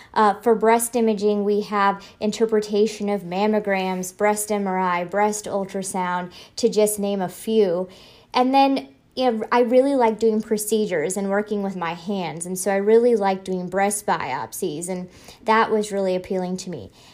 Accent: Chillicothe, Missouri, United States; So I actually grew up in rural Northwest Missouri. So I grew up in a small town called Chillicothe of about 8,000 people.

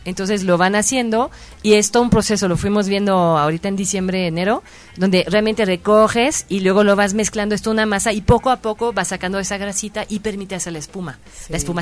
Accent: Belgium; Spanish is a second language; De Bélgica. De Bélgica.

